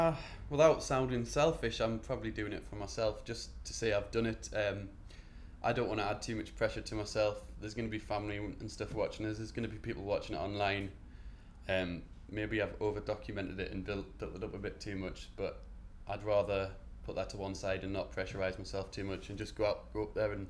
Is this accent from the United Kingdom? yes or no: yes; Edinburgh, Scotland, United Kingdom; born there; I'm from Scotland, Edinburgh, and I was born up there. So I've got family up in Edinburgh, through in Glasgow, dotted all over the place. My dad's side of the family are from Oldham in Lancashire.